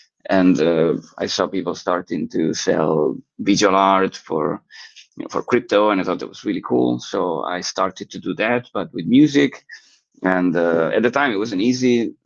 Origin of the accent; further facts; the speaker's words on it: Italy; I'm from Italy and I play saxophone